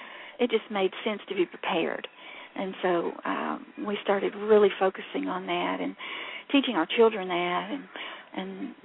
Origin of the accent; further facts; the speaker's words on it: Tennessee, United States; I'm from Tennessee. Tennessee. You could probably tell.